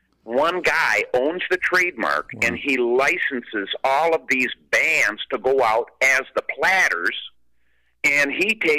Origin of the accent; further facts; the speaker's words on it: Flint, Michigan, United States; Well, being born and raised in Flint, Michigan sure didn't hurt.